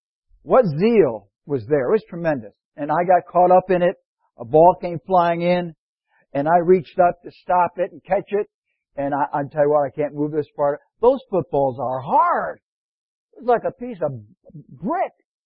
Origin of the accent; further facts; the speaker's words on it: Scotland, United Kingdom; I'm Scottish.